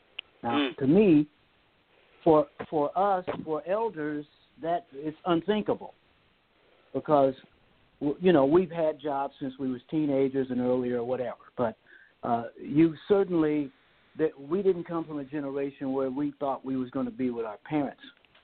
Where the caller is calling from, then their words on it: Los Angeles, California, United States; I'm calling from Los Angeles.